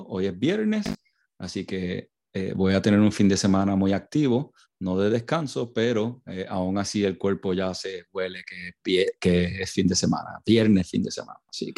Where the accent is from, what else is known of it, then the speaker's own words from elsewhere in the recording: Puerto Rico; now in United States; Creciendo en Puerto Rico, sí era mi sueño vivir en los Estados Unidos. Esa parte la he logrado.